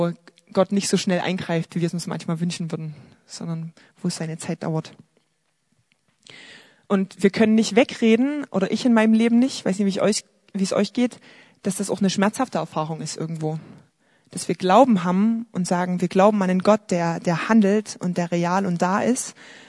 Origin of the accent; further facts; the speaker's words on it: Chemnitz, Saxony, Germany; Wo ich groß geworden bin, in Adelsberg, einem Dorf, eingemeindet in Chemnitz, da haben wir direkt neben der Bushaltestelle gewohnt.